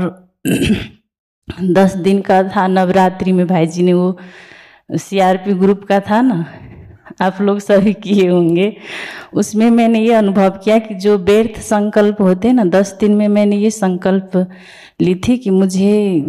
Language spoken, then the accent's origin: Hindi; Kathmandu, Bagmati, Nepal; मैं काठमांडू नेपाल से हूँ।